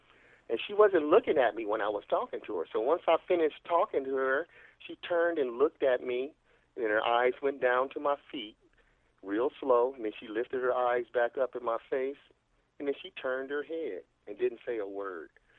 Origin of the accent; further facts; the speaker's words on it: Los Angeles, California, United States; I grew up in Los Angeles in South Central area, and she grew up in Compton.